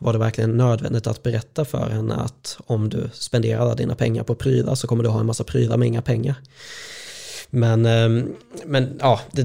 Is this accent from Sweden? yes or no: yes; Småland, Sweden; jag är smålänning i grunden